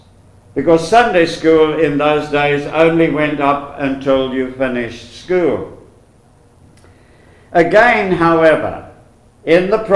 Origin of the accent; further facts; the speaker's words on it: East London, Eastern Cape, South Africa; born there; I was born in May 1934 in the city of East London on the eastern coast of South Africa. My father was a Roman Catholic and my mother a Methodist